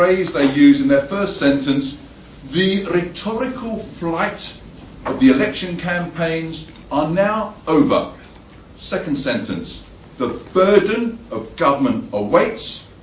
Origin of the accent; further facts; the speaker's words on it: United Kingdom; because I'm a British person living in Britain